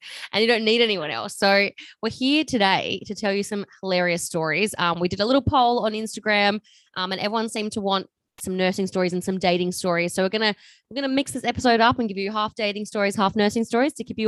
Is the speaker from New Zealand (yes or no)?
yes; New Zealand; accent: Kiwi; Like I'm a Kiwi accent back.